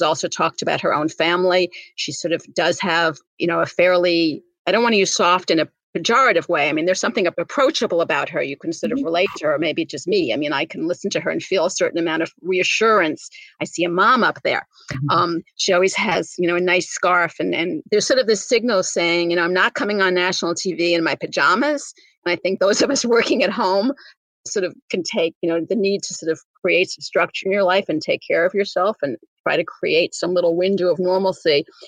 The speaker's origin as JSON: {"language": "English", "region": "New Jersey", "country": "United States", "tie": "born or raised there", "also_born_or_lived": "California", "said": "Didn't everybody grow up in New Jersey? I grew up in New Jersey with a little bit of California."}